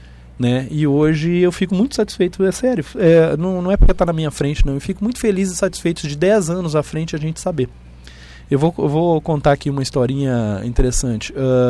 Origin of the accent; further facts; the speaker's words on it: Minas Gerais, Brazil; now in Porto Alegre, Brazil; eu sou mineiro, mas moro aqui em Porto Alegre já há 12 anos. Eu moro em Porto Alegre e leciono na Univates desde 2006.